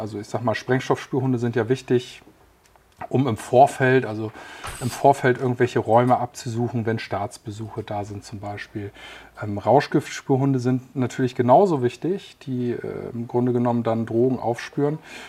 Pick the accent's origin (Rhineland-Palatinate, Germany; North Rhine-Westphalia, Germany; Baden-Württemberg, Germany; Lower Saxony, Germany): Lower Saxony, Germany; ich komme gebürtig aus Niedersachsen, bin dort mit Hunden aufgewachsen